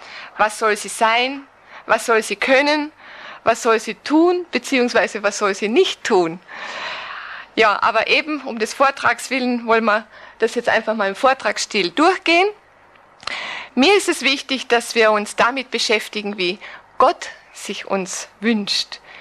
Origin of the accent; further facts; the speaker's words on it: Austria; ich bin Österreicherin, komme also weder aus der Schweiz noch aus Deutschland, noch ein anderes Ländle, ursprünglich aus einem katholischen Elternhaus und fand mit 22 Jahren zum lebendigen Glauben an Jesus Christus